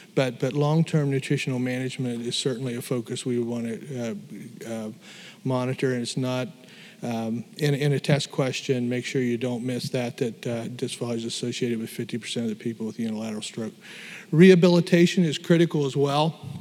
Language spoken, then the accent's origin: English; Appalachia, United States; Southeastern, which I'm always say I can say that because I'm Appalachian American, is that our diet has been very, very difficult